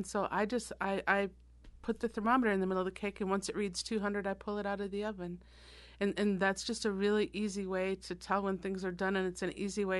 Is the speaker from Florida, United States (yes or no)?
no; Minnesota, United States; Because I'm from Minnesota originally.